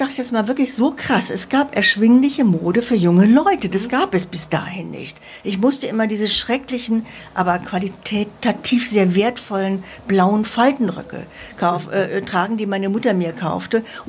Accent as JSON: {"language": "German", "town": "Osnabrück", "region": "Lower Saxony", "country": "Germany", "said": "Also ich bin der gleiche Jahrgang wie Gerd Held, 1951. Und ich komme auch aus Osnabrück."}